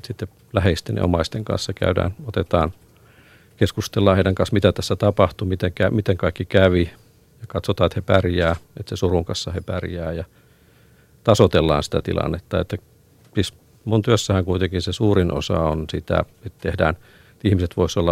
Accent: Oulu, North Ostrobothnia, Finland; now in Helsinki, Finland; tulin 93 aikanaan Oulusta. Muutin Helsinkiin tähän työhön

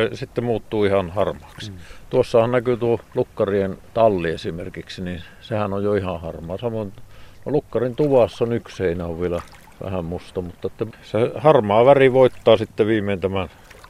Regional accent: Kolari, Lapland, Finland; Minä olen kotoisin tuolta Tornionjokivarasta Kolarin sieppijärveltä.

